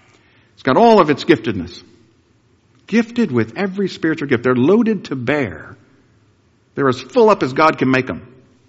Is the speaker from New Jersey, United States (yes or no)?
no; Georgia, United States; I come from Georgia, way across the way, and we wave over there.